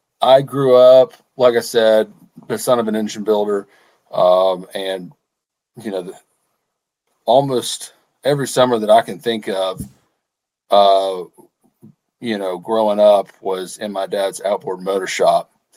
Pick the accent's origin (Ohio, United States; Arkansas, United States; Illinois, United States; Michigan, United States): Arkansas, United States; Then I moved away from my hometown in Arkansas for about 15 years.